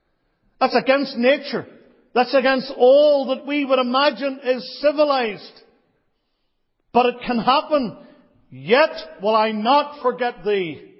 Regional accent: Ireland; I come from the Emerald Isle.

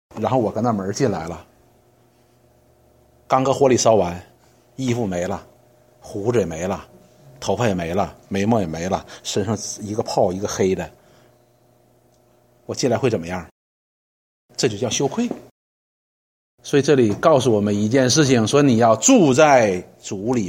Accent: China; 我们中国人有一件事情很有意思的

